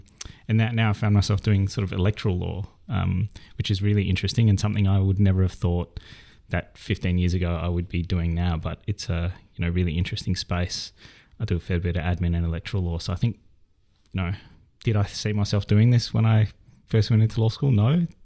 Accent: South Africa; given where I was born and growing up in South Africa.

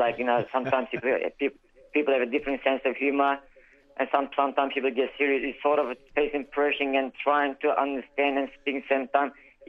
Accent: Istanbul, Turkey; Istanbul.

